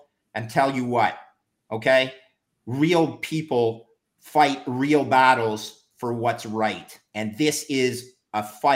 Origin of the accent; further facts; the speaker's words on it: Montreal, Quebec, Canada; I grew up in Montreal with a German machine gun from a World War One fighter plane in my basement.